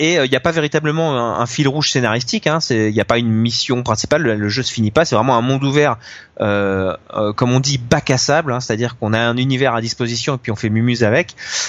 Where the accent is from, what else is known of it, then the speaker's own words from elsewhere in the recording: France; c'était quelque chose qu'on regardait presque avec un peu de fierté aussi, parce qu'on est français.